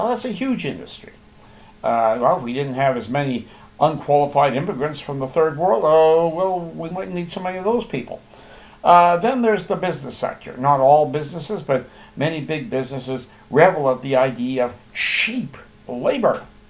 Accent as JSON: {"language": "English", "country": "Canada", "said": "I'm a Canadian, so I'm a stakeholder."}